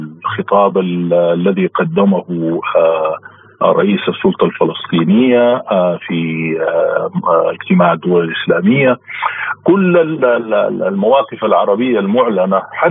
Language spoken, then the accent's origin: Arabic; Sudan; ونحن كشعب سوداني نقف مع حق واختيارات الشعوب